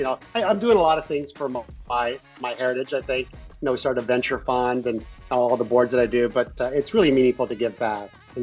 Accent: California, United States; But there's just local spots that I grew up in California.

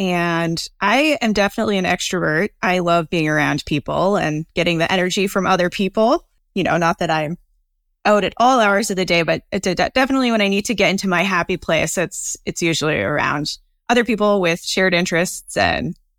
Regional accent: Colorado, United States; just, you know, locally when I was living in Colorado. I grew up in Colorado.

